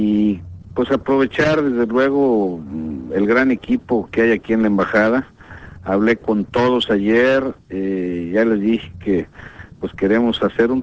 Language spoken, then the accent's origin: Spanish; Mexico; queremos que nos vean también hacia nosotros, como mexicanos, como lo que somos